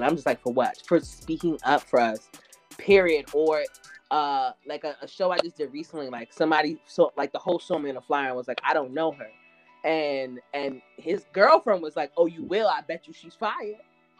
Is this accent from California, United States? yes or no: no; New York City, New York, United States; So it's just all about being born and raised in New York